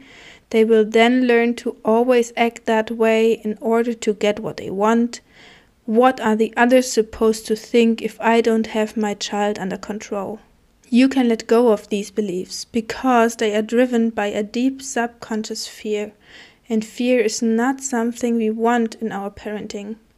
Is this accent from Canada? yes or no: no; Germany; I come from Germany, and I have almost 3 kids.